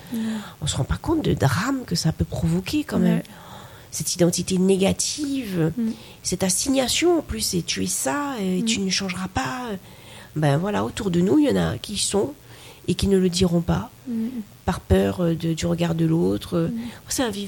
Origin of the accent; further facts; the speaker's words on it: Haiti; Franchement, on vient d'Haïti, et quand je vois justement toute cette diaspora haïtienne qui réussit au Canada et aux États-Unis, je ne suis pas étonnée du tout.